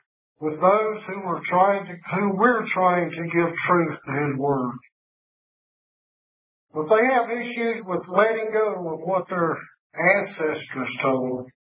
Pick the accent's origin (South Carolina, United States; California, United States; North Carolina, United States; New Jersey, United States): South Carolina, United States; from South Carolina.